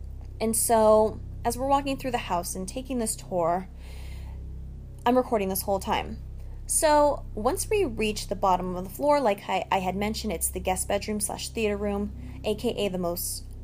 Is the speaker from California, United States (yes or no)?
yes; Los Angeles, California, United States; I'm from Los Angeles, California